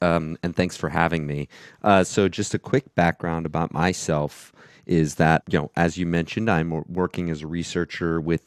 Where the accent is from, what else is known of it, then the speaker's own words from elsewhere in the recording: Florida, United States; also born or lived in Alaska / New York City; Well, I grew up in Florida, but I lived in Alaska for 10 years, as well as living in New York City.